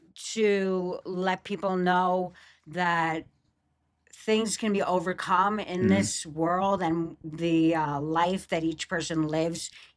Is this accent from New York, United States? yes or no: yes; Long Island, New York, United States; And we had a lot of Italians and Jewish people where I grew up in Long Island.